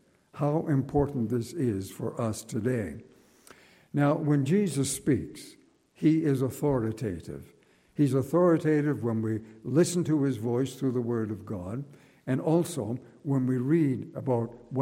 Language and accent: English; Nova Scotia, Canada; I come from Nova Scotia, as you know, and I've often been at the seashore.